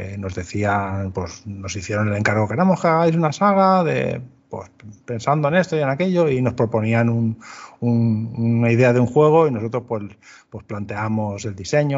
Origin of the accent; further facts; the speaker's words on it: Castellón, Valencian Community, Spain; tenía ganas de volverme a mi tierra, a Castellón de nuevo, y fue nada, fue lo que hice, me vine para acá